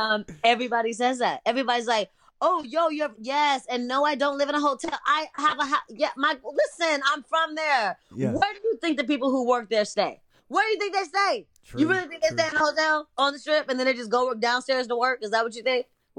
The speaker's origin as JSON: {"language": "English", "town": "Las Vegas", "region": "Nevada", "country": "United States", "said": "I'm from Las Vegas, Nevada"}